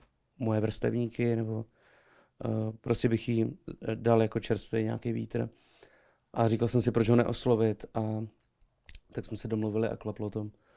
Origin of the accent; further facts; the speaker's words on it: Třebíč, Vysočina Region, Czechia; protože pocházím od Třebíče